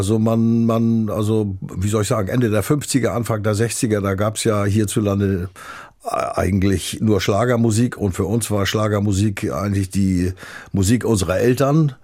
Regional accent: Hamburg, Germany; also born or lived in Wentorf; Okay, also da bin ich jedenfalls aufgewachsen auf St. Pauli damals. Ja, auch wenn ich in Wentorf bei Schleswig-Holstein geboren worden bin, war ich und bleibe ich ein leidenschaftlicher Hamburger.

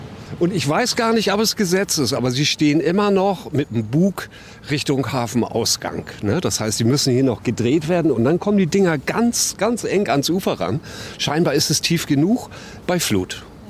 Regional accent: Hamburg, Germany; Das Wilhelmsburger Bahnhofsviertel, wo ich groß geworden bin

